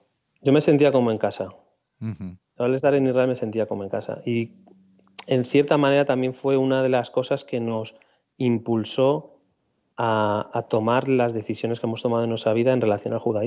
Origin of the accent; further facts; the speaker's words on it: Spain; Yo vengo de, bueno, pues como muchos españoles, ¿no?, de un contexto culturalmente cristiano.